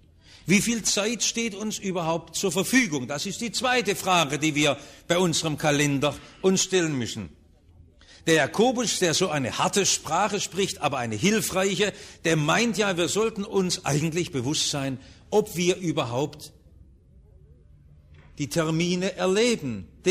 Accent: Stuttgart, Baden-Württemberg, Germany; ich bin ja im Stuttgarter Westen aufgewachsen

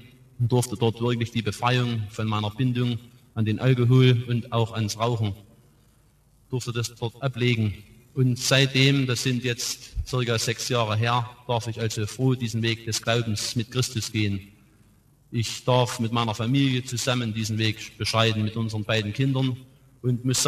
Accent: Schönheide, Saxony, Germany; ich komme aus Schönheide im Erzgebirge

